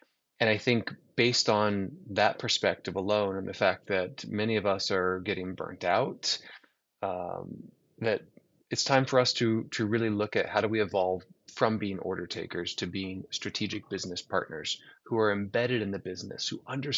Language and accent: English; United States; now in Toronto, Canada; Unfortunately, I am not a Canadian. So I live in Toronto now, but not a Canadian. So unfortunately, you're still talking to an American.